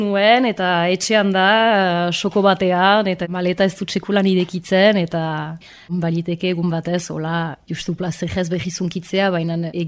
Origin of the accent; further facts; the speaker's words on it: Arbonne, Nouvelle-Aquitaine, France; also born or lived in Bayonne; Arbonakoa naiz jatorriz, Baionan sortua